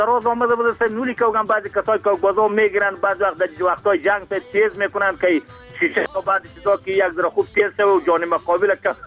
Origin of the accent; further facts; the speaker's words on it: Afghanistan; first language ps; Persian is a second language; ما از افغانستان هستیم